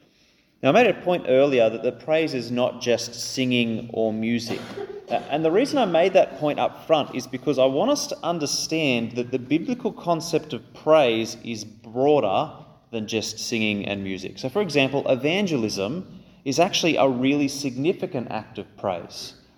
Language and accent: English; Australia; It's cultural. We're Australian.